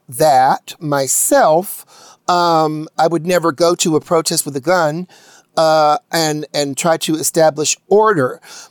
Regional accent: the South, United States; I have Trump supporting relatives. I'm from the South.

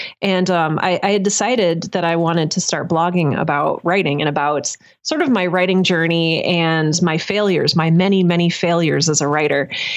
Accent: Cleveland, Ohio, United States; So I grew up in Cleveland, and I went to college in Indiana

